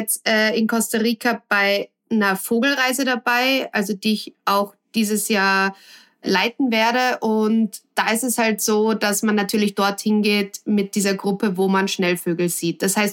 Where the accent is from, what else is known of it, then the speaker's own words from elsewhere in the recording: Austria; bei uns in Österreich gehst du dann irgendwo in den Wald und musst erstmal ewig suchen.